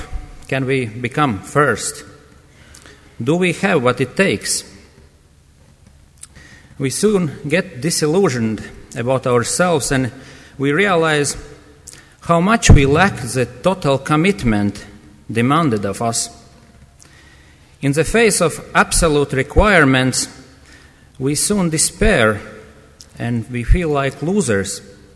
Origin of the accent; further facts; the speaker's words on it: Latvia; English is a second language; from confessional Lutheran believers in my home country, Latvia.